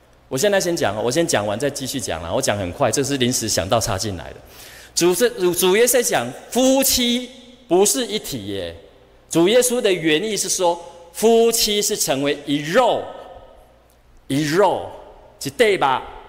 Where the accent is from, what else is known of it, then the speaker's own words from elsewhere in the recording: Taiwan; 我们台湾人的个性啦